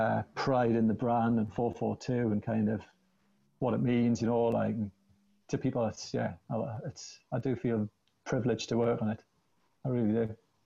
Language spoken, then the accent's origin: English; Wallsend, North East England, United Kingdom; I'm born and raised in Wallsend. You know, I went to Wallsend Boys Club. I played for Wallsend Boys Club.